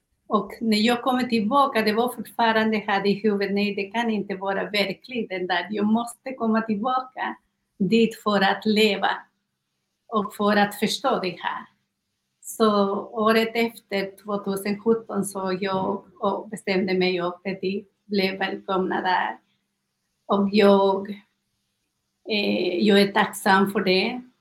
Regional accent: Peru; Swedish is a second language; now in Sweden; jag är från Peru, född i Peru, och vuxen där med gamla traditioner också, men jag var inte engagerad i det.

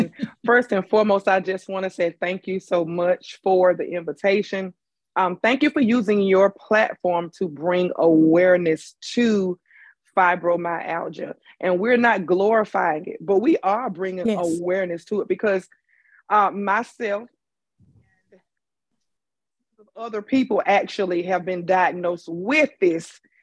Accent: Tarboro, North Carolina, United States; yes, I am from Woot Woot T-Town, Tarboro, North Carolina.

